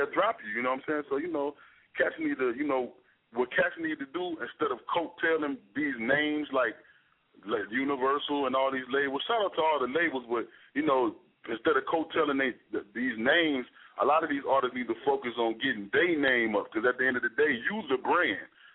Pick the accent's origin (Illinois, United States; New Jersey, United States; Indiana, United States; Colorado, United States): Illinois, United States; Chicago; I'm from Chicago, you know, but I represent down south and Chicago because that's what I'm based out of, down south. I'm based out of Atlanta and Miami.